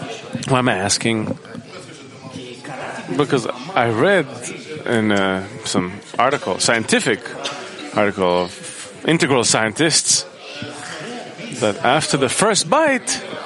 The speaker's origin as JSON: {"language": "English", "town": "Tel Aviv", "region": "Tel Aviv District", "country": "Israel", "said": "Tel Aviv."}